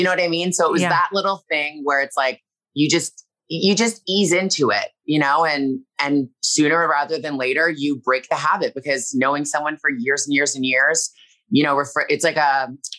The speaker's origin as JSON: {"language": "English", "town": "Toronto", "region": "Ontario", "country": "Canada", "lives_now": "Los Angeles, United States", "said": "I'm from Toronto and I live here in LA."}